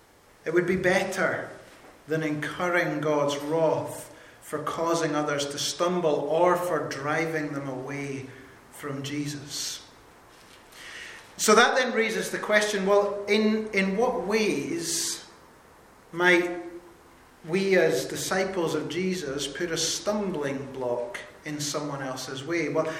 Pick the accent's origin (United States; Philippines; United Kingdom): United Kingdom; I have to say that's something that as British people we are good at.